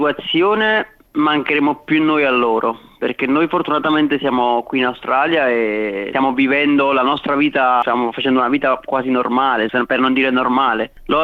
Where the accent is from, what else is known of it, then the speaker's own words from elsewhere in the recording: Naples, Campania, Italy; da buon napoletano